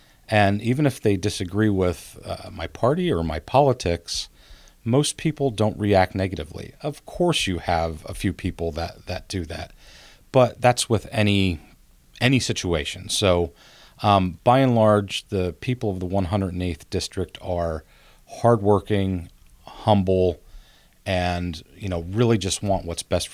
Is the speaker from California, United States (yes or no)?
no; Pennsylvania, United States; No. Well, I mean, I grew up in Northumberland County. That's definitely not the case. I have a lot of ties, a lot of family in Northumberland County.